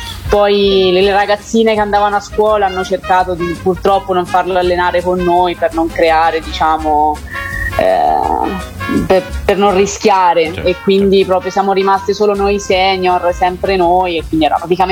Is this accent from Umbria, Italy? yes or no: yes; Gualdo Tadino, Umbria, Italy; moved away; E poi una volta che sono partita da Gualdo ho sempre fatto di tutto per tornare almeno la domenica dei giochi